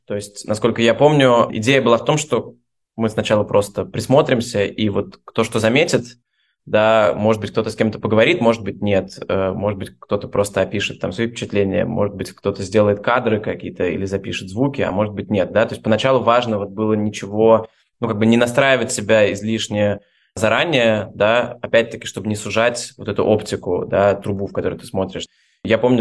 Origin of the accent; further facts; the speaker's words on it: Saint Petersburg, Russia; то, где ты вырос, да, среда, которая окружает тебя ежедневно, ну там, не знаю, в моем случае с детства, как мне нужно прийти в Петропавловскую крепость